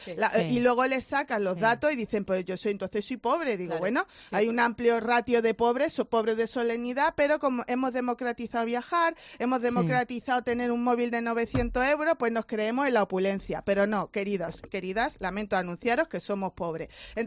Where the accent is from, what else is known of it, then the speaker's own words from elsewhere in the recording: Torremolinos, Andalusia, Spain; Te lo dice una de Torremolinos, que el incremento mayor que ha habido en compraventa es en un barrio de mi pueblo, que es el Pinar y Montemar